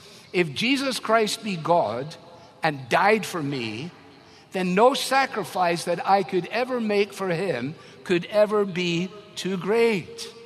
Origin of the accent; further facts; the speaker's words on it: Scotland, United Kingdom; It's difficult for me as a Scotsman to see stuff given away so kindly.